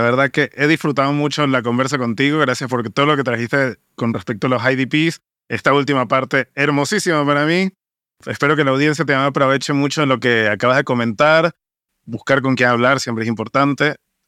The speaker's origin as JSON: {"language": "Spanish", "country": "Venezuela", "said": "De donde yo vengo a Venezuela, quizás, ahora falta, ¿eh?"}